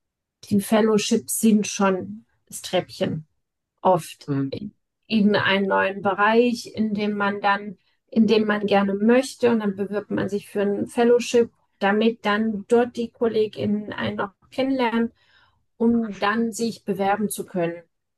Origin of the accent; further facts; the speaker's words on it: East Germany, Germany; weil ich bin ja in der DDR groß geworden